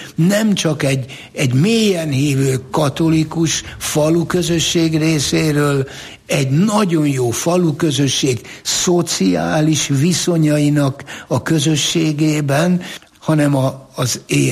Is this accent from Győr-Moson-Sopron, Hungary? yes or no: yes; Győrzámoly, Győr-Moson-Sopron, Hungary; born there; Ugye én Győr Zámolyban születtem